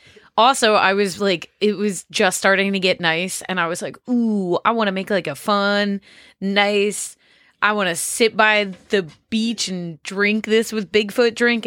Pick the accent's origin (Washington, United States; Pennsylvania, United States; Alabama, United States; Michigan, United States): Pennsylvania, United States; Yeah, there's also, like, we're from Pennsylvania.